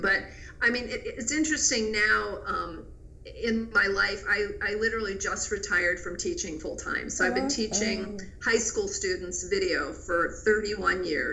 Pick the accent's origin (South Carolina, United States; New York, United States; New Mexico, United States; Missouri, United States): Missouri, United States; St. Louis; born there; I was born in St. Louis, Missouri.